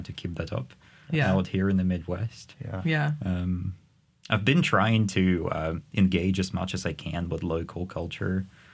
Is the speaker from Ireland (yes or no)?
no; Cyprus; also born or lived in Russia; I am actually Russian by birth. Uh-huh. My parents moved to Cyprus at some point during my childhood, and I actually went to high school